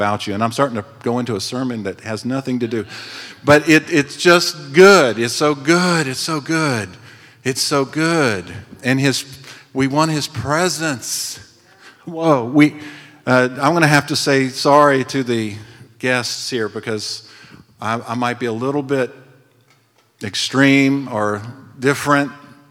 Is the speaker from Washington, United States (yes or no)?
no; Atlanta, Georgia, United States; I am from Atlanta, but I had decided if I ever come back to the States, God willing, I want to move here